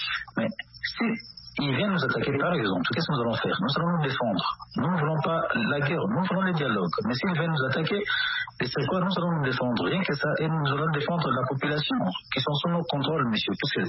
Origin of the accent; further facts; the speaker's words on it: DR Congo; Nous sommes des Congolais, nous ne sommes pas des Rwandais, nous sommes des Congolais.